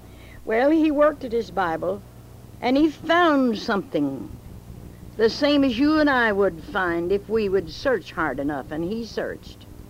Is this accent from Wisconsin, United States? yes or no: no; Galena, Missouri, United States; to my friends in Springfield and in my hometown of Galena and in Eureka Springs, Arkansas